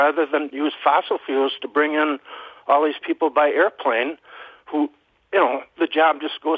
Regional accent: Wisconsin, United States; I'm from Wisconsin, and actually the southern part of Wisconsin.

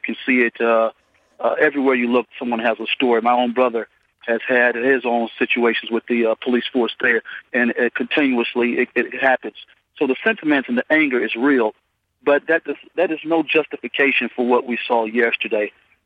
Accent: Huntsville, Alabama, United States; born or raised there; now in Nashville, United States

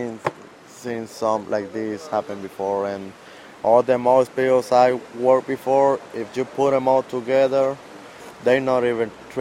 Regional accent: Guatemala; moved away as an adult; now in Hammond, United States; I'm from Guatemala. I've been living in South Carolina. Now I'm living in Hammond. I got on this job 3 weeks, and I've been living here in Louisiana for about 3 years.

